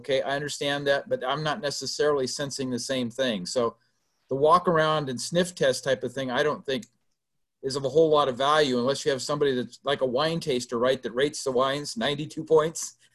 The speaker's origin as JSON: {"language": "English", "region": "California", "country": "United States", "tie": "born or raised there", "said": "I grew up in Stanislaus County, and that was very much the type of situation with all the pesticides and sprays"}